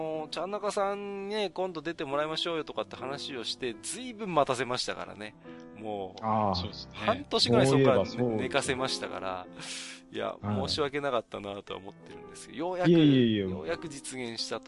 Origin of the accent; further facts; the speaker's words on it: Tohoku, Japan; ここは私も東北の人間ですからね、やっぱり東北随一の、ですね。